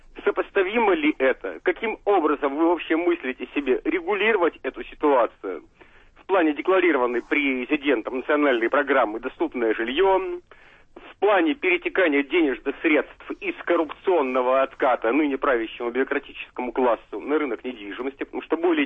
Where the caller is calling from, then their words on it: Moscow, Russia; я звоню из Москвы.